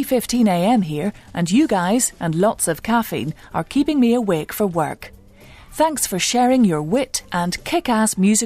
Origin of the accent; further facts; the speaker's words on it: England, United Kingdom; now in Washington, D.C., United States; Although I am 100% English, so don't be mocking my accent or anything.